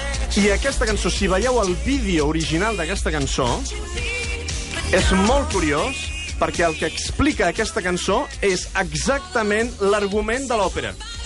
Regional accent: Cardona, Catalonia, Spain; jo mateix sóc de poble, sóc de Cardona

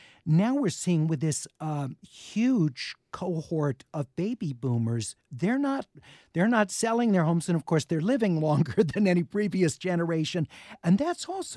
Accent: Inglewood, California, United States; And most of my friends growing up in the Inglewood community I lived in apartments.

